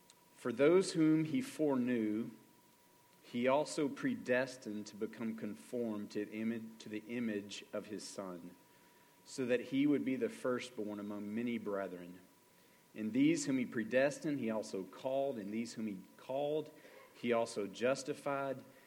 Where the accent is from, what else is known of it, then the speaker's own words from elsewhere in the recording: Texas, United States; but being in a Texan, we're accustomed to oxygen.